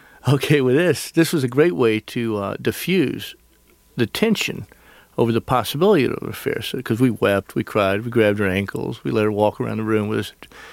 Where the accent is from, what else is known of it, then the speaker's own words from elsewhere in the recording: the South, United States; They made us wear these white hats because I'm a Southerner.